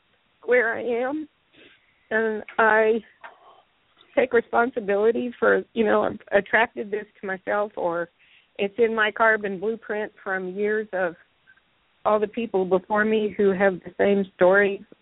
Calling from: Greensboro, North Carolina, United States; in Greensboro.

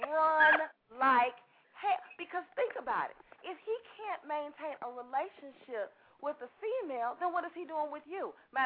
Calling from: Chicago, Illinois, United States; I'm calling from Chicago.

